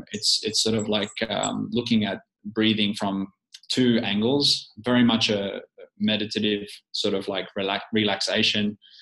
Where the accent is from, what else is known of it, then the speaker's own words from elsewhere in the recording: Australia; now in Finland; I'm actually an Aussie. You probably detect that from my accent.